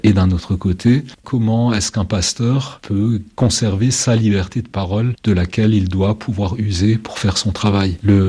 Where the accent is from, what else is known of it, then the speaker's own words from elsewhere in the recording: Grand Est, France; Je suis alsacien.